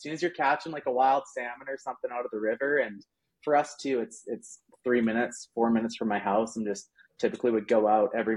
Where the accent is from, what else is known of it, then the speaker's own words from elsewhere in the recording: British Columbia, Canada; And I guess just growing up in British Columbia, just they're just like a normal part of life, right?